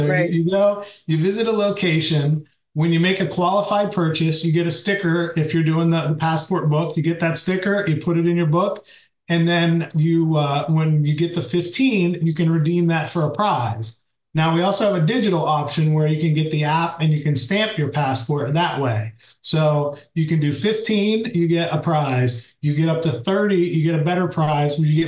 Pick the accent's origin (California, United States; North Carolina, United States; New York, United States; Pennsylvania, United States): Pennsylvania, United States; Berlin; Like I grew up in Berlin, a little town in Somerset County, and we have a brewery there called White Horse Brewing.